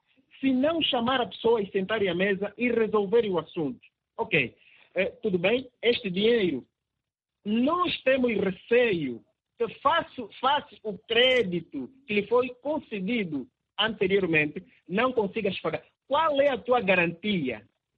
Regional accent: Angola; enquanto angolanos

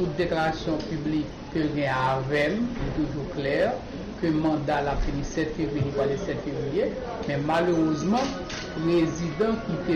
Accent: Haiti; mais en tant qu'haïtien, en tant que monde responsable, nous sommes à même de trouver la réponse à nos problèmes.

